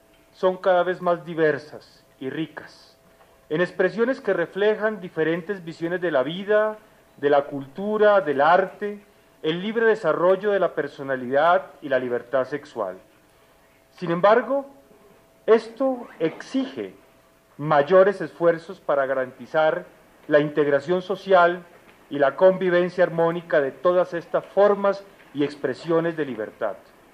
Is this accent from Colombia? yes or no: yes; Colombia; debemos asumir todos como colombianos